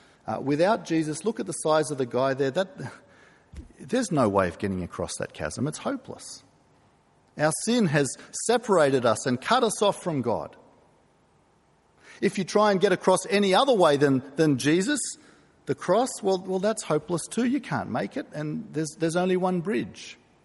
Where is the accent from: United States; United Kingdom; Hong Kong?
Hong Kong; I grew up in Hong Kong, and one of my favourite memories as a child was playing trump cards.